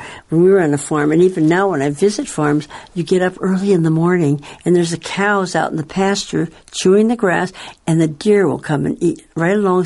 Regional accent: Washington, United States; I lived on a very small farm when I was growing up near Seattle, only 5 acres.

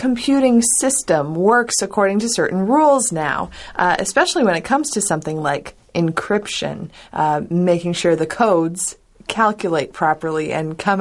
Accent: Canada; I can't really imagine that temperature, and I'm Canadian. Like, it gets cold in Canada

